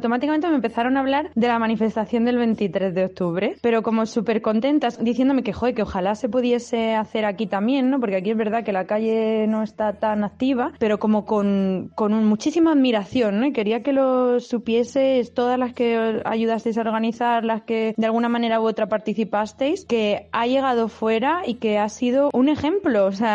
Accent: Spain; es la primera vez que estoy orgullosa de decir que soy española.

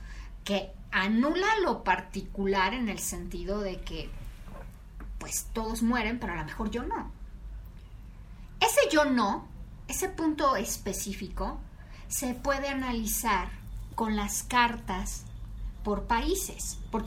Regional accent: Mexico; como mexicanos decimos, ¿por qué estamos tan relajados tú?

